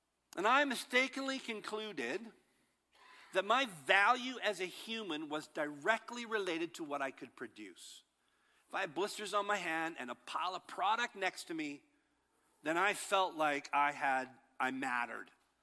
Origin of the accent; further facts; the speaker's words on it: Manitoba, Canada; from Manitoba. All right, so my grandpa was a Mennonite who migrated from Russia through Mexico up to the Canadian Midwest.